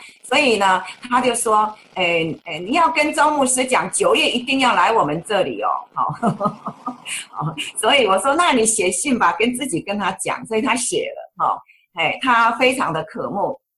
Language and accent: Chinese; Taiwan; 但是呢我的背景跟他差太远了，我是台湾来的齁。